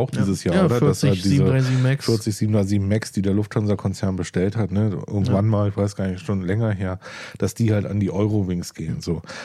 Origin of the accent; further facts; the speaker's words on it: Berlin, Germany; als Berliner